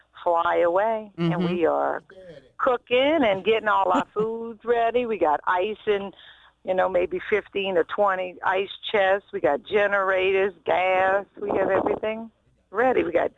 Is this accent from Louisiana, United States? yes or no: yes; St. John, Louisiana, United States; now in St. Charles Parish, United States; We are in I'm from St. John. I am actually in St. Charles Parish now.